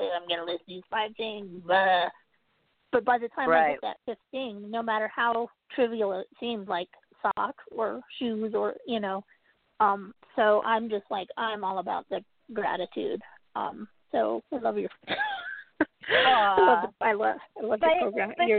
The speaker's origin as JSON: {"language": "English", "region": "Utah", "country": "United States", "said": "I'm from Utah."}